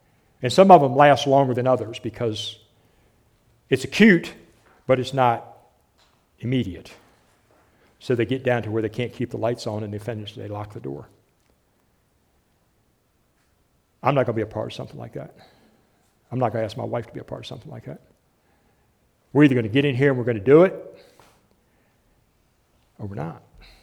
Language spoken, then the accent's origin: English; Walnut Grove, United States; Yeah, I grew up over here in Walnut Grove.